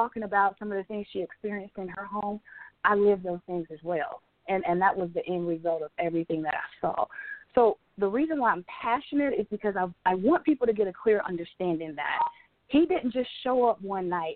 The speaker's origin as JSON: {"language": "English", "town": "Peachland", "region": "North Carolina", "country": "United States", "tie": "born or raised there", "said": "born, raised, and bred in Anson County, straight out of Peachland, North Carolina. Yay! … I'm from Peachland."}